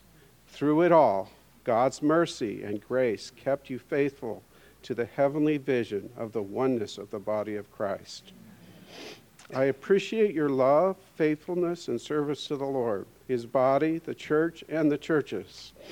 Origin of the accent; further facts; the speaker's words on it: Charlottesville, Virginia, United States; my wife, Karen, we're from Charlottesville, Virginia.